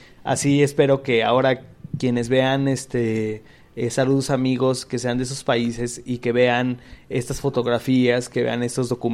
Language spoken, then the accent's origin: Spanish; Michoacán, Mexico; yo soy de Michoacán, la parte de Michoacán en los Tres Caballeros, o sea, yo digo, yo nunca conocí mi estado así